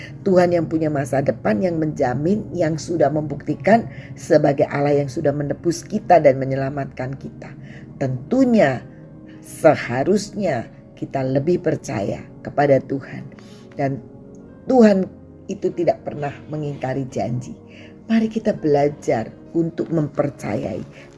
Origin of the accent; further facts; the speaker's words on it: Jakarta, Indonesia; now in Cirebon, Indonesia; Pengalaman saya dari Jakarta, saya menikah. Kemudian kami berpindah ke Cirebon, asal dari suami saya.